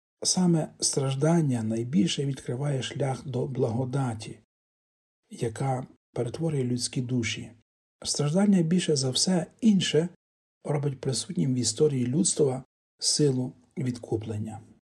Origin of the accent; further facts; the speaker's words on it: Western Ukraine, Ukraine; Хоча ми, ті, які виросли на Західній Україні, прекрасно пам'ятаємо депортації наших батьків, дідусів, бабусів